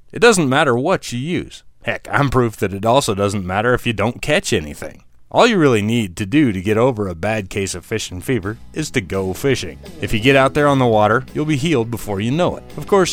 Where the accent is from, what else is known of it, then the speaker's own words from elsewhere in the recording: Wyoming, United States; When I was a kid growing up on the Wind River